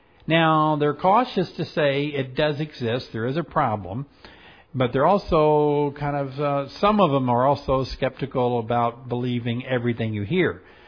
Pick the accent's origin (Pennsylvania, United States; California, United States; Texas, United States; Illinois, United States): Illinois, United States; In Illinois, this is my home state of Illinois